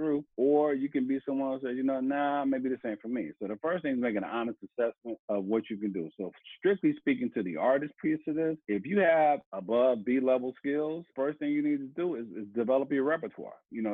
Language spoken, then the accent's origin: English; Cleveland, Ohio, United States; I was from Cleveland, Ohio. I was a new kid on the block, you know, and music was my refuge